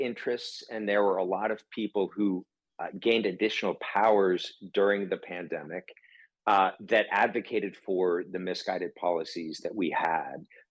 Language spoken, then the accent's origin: English; California, United States; including here in California, my home state